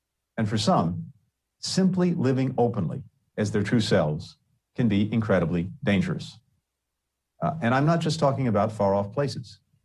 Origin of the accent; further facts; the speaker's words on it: United States; This matters to me as a person and as an American.